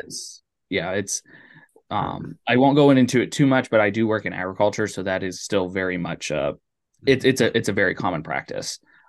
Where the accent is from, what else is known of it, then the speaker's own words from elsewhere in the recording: Ohio, United States; So I'm originally from Ohio, but I live out here in Connecticut now.